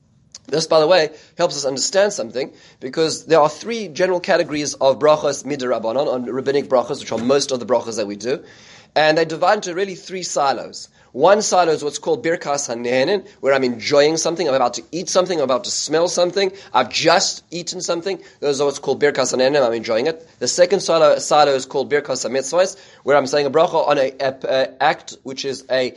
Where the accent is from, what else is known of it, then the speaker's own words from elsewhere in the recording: South Africa; When I was growing up in South Africa, we had trees which are called jacaranda trees.